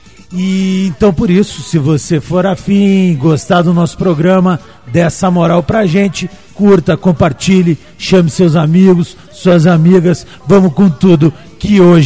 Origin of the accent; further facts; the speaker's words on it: Capanema, Brazil; lá de onde eu venho, lá do Capanema